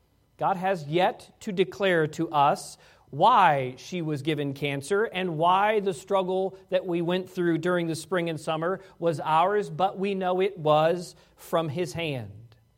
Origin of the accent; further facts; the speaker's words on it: Virginia, United States; Friends of mine from back where I grew up in Virginia.